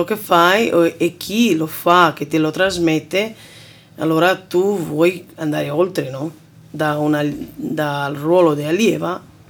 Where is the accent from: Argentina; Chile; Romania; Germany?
Romania; Italian is a second language; moved away as an adult; now in Italy; Originaria da Romania.